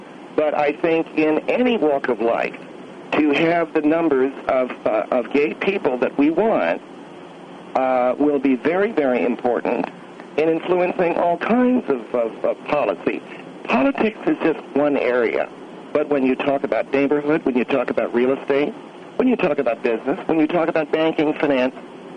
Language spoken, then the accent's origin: English; Palo Alto, California, United States; I grew up, Phil, not too far from San Francisco. I grew up in Palo Alto